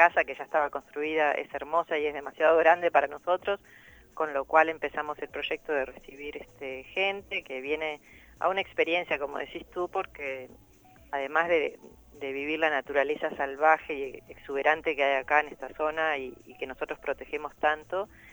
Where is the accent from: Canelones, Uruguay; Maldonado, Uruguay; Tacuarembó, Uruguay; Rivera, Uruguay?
Rivera, Uruguay; also born or lived in Montevideo; yo fui media nómada de chica, nací en un campo en Yung, después mi familia se mudó a Rivera.